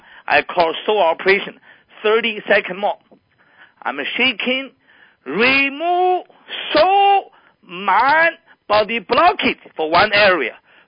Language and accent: English; China; English is a second language; I'm the MD from China, so that is, you know, I honor surgery very much.